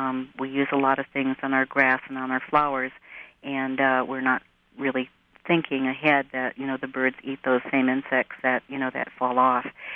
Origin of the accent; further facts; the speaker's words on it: Antigo, Wisconsin, United States; also born or lived in Southern California; I'm from Antigo, but we were living in Southern California for a number of years. And then when we moved back in 1990